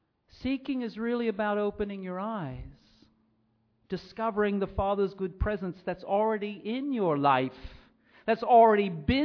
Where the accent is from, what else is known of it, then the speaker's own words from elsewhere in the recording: United States; accent: American; I know my American accent throws those R's into real confusion.